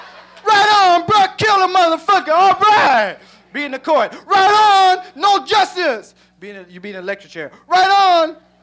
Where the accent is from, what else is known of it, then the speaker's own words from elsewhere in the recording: Peoria, Illinois, United States; In Peoria, that's where I'm from. I'm from Peoria, Illinois.